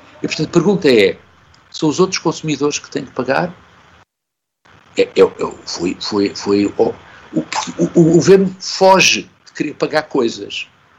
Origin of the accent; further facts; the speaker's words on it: Azores, Portugal; now in Lisbon, Portugal; é só porque sou açoriano, portanto tenho que me lembrar das Ilhas dos Açores